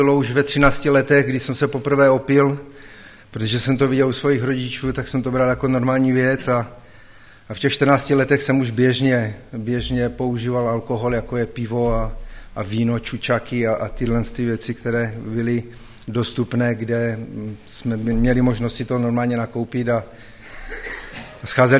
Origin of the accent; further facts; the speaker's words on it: Karviná, Moravian-Silesian Region, Czechia; also born or lived in Dobruška; vyrůstal jsem v Karvine, narodil jsem se do dělnické rodiny, nevěřící. Bylo to v roce 1969. Můj otec pracoval jako horník